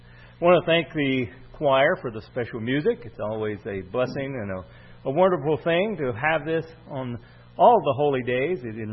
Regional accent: the South, United States; See, I'm from the South, so I can speak Southern and Northern, as I've told people before.

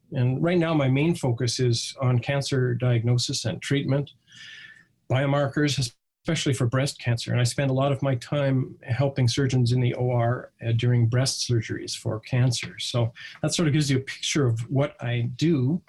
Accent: Edmonton, Alberta, Canada; went to Ambassador College, and then returned to Canada to study medicine here in our home city of Edmonton.

